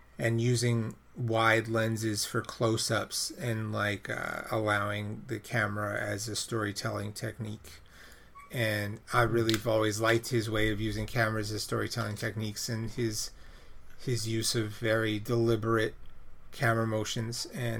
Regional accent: Brooklyn, New York, United States; I grew up in Brooklyn, and I went to PS29 in Cobble Hill, Brooklyn

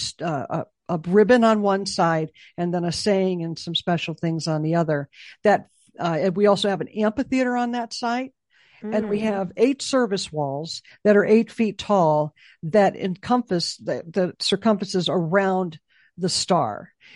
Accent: Chicago, Illinois, United States; Yeah, I'm from Chicago, so.

